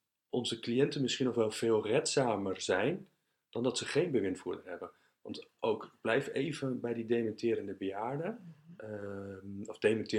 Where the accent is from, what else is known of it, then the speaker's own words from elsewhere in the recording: Netherlands; Als Nederlander zijn wij redelijk vrijgevochten, een autonome bevolking.